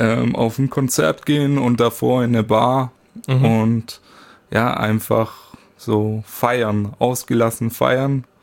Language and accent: German; Saint-Nazaire, Pays de la Loire, France; Also Nantes ist ja, da war ich dann im Krankenhaus als Kind. Ich bin in Saint-Nazaire geboren und wurde nach Nantes verfrachtet, weil ich zu früh geboren bin.